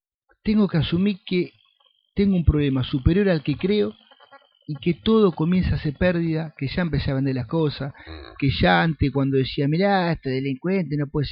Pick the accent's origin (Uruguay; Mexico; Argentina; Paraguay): Argentina; Buenos Aires; yo soy de Buenos Aires